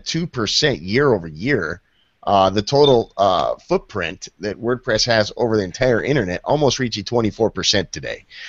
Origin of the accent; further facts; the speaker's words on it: Anaheim, California, United States; Me, from a personal perspective, I'm from Anaheim, California. So how can I not represent the OC, baby?